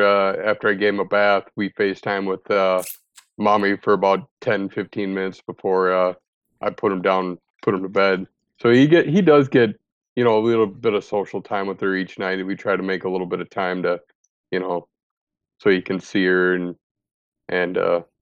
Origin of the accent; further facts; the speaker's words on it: Minnesota, United States; I'm from Minnesota. I love fishing.